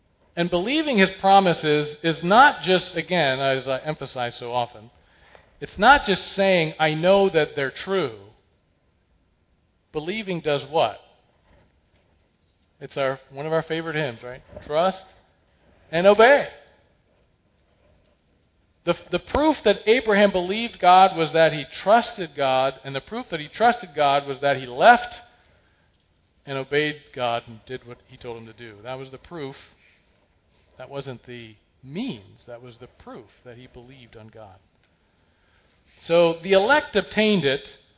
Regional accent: Lancaster, Pennsylvania, United States; I'm from Amish country, as you know, Lancaster, Pennsylvania

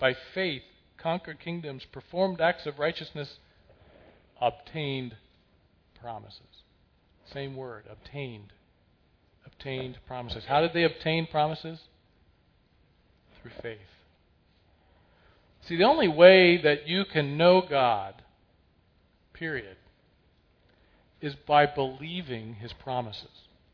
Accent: Lancaster, Pennsylvania, United States; I'm from Amish country, as you know, Lancaster, Pennsylvania

